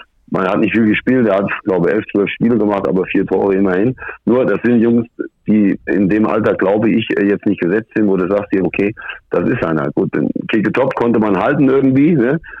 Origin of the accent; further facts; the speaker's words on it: Herborn, Hesse, Germany; Herborn, Dillenburg, also ein nördliches Gebiet in Hessen zu NRW hin, Siegen und Gießen